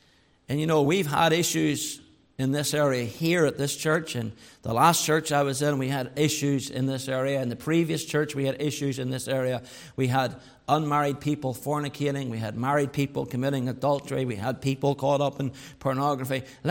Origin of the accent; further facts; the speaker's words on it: Northern Ireland, United Kingdom; I say that as an Ulsterman, who are also historically a stubborn people.